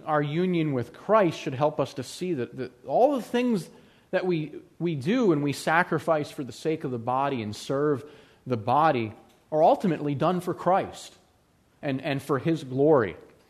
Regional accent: Pennsylvania, United States; also born or lived in Georgia; even though I was born and raised here in Pennsylvania, for 8 years in Georgia, I picked up some of that "y'all" a little bit.

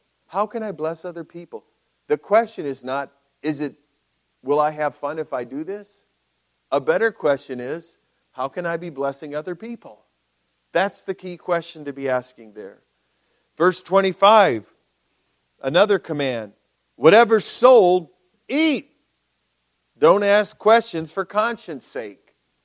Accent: United States; As an American, when I go to China, I do not have all those rights while I'm a guest in their country.

